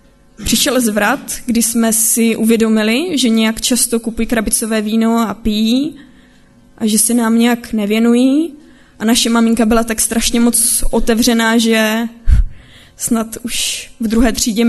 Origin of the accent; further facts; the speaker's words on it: Ostrava, Moravian-Silesian Region, Czechia; now in Beroun, Czechia; Teďka momentálně bydlím v Berouně a moje kroky se tam dostaly. Původem pocházím z Ostravy